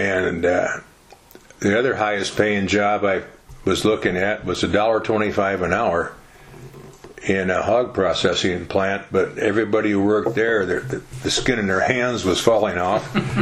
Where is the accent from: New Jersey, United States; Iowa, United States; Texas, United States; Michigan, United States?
Iowa, United States; Manning; Well, I was born and raised in Manning, Iowa. It's about 80 miles west of Des Moines, and about 1,500 people, about the same size Farley is or Epworth